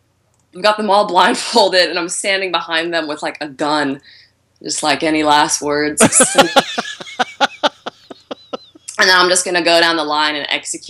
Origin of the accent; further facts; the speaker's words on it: United States; accent: American; now in Australia; And I overemphasize my American accent just to hold on to that little bit of, like, I'm American.